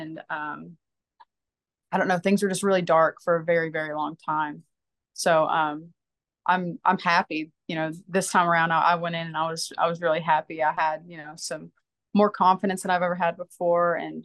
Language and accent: English; Jacksonville, Tennessee, United States; also born or lived in Nashville; I'm still living in Jacksonville, Tennessee. I've always lived here.